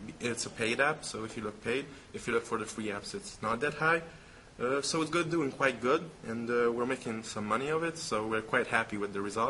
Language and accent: English; Hungary; I'm from Hungary.